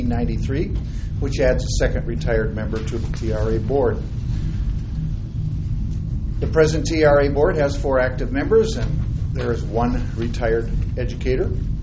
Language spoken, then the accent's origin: English; Sauk Centre, Minnesota, United States; I'm from Sauk Center.